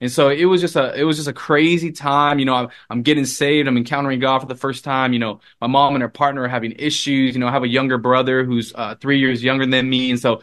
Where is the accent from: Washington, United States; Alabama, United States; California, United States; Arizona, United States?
California, United States; Los Angeles; from Los Angeles where I grew up to school in San Diego